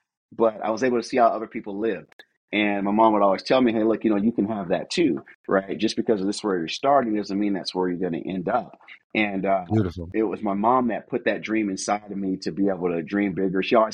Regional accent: Seattle, Washington, United States; So I was in Seattle, grew up a single parent household with my mom, living in basically the hood.

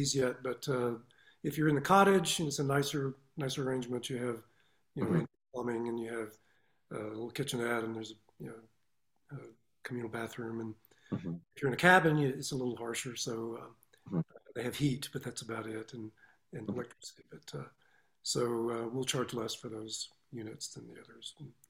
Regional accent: Clarksdale, Mississippi, United States; also born or lived in Tunica, United States; Yeah, I grew up in the South. I was born in a little place called Tunica, Mississippi, which is a very small town close to the Mississippi River. We moved when I was in third grade to Clarksdale, Mississippi, which is a little bit upriver.

